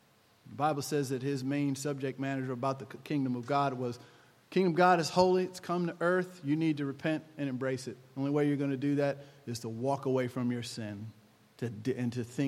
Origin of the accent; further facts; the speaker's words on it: Cleveland, Ohio, United States; And so because of the people that lived in Cleveland, Ohio, like I did, sometimes you can get snow, sometimes you get rain, ice.